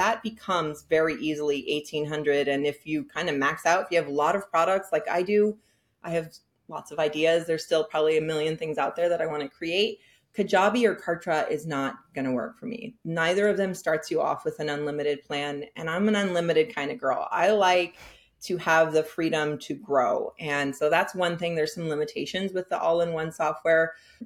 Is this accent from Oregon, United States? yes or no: no; San Francisco, California, United States; now in Hudson Valley, United States; I am originally from San Francisco, but I live in Hudson Valley now